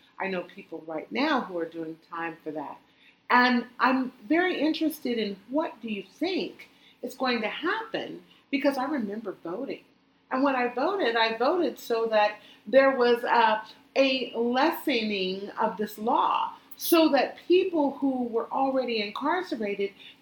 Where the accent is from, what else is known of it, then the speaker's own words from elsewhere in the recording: Oakland, California, United States; Being that I'm from Oakland, I have seen a lot of disparity.